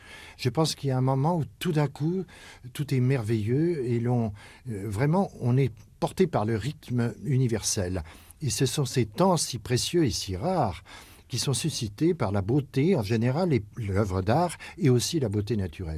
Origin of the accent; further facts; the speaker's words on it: Paris, Île-de-France, France; also born or lived in Chambéry; Mais non, je suis parisien, mais j'ai eu la chance de connaître très tôt la montagne.